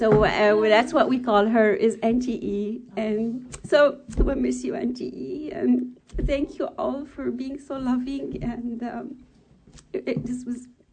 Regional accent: Egypt; English is a second language; now in United States; I'm originally from Egypt, and my mom and I, we speak French and Italian and Arabic

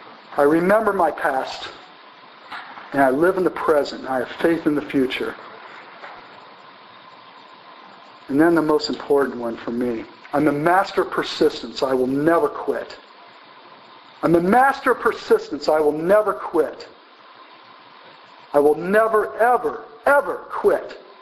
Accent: Midwest, United States; because I come from Big Ten country, college sports, Big Ten, Midwest

